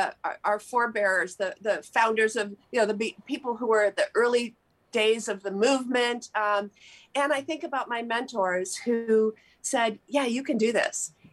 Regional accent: Madison, Wisconsin, United States; Yes, I was actually I was at Smith College, and I came out there. And so when I returned to Mad

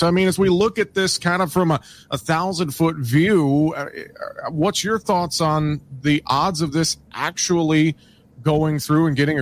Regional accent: Iowa, United States; I think about the railroad that goes through my hometown in North Central Iowa.

